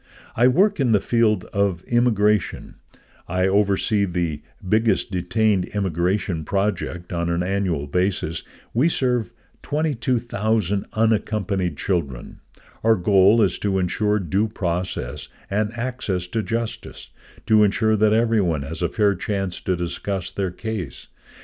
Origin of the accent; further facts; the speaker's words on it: Puerto Rico; Growing up in Puerto Rico, I learned that after hurricane storms and anything was quite stressful, that sharing a meal was very important.